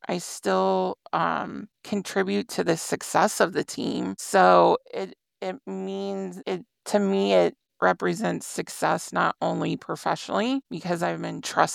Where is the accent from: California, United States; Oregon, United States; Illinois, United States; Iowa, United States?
Iowa, United States; where I landed at a position for a small not-for-profit in my home state of Iowa.